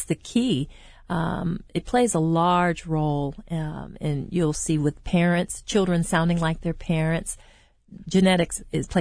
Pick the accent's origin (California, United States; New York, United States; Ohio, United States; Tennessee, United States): Ohio, United States; now in Georgia, United States; I'm from Ohio originally, but I've been here 18 years.